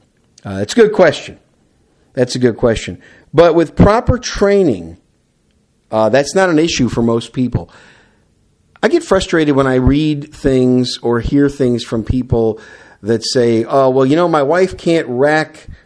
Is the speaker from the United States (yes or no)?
yes; Wisconsin, United States; now in San Antonio, United States; you guys know I am a cheesehead from Wisconsin, and I used to be used to that cold weather, but I've been living away from Wisconsin longer than I actually lived in Wisconsin